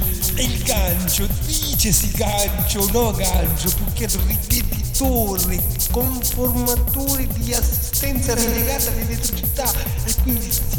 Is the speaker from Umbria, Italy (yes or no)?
no; Petriolo, Marche, Italy; Anche io sono di Petriolo.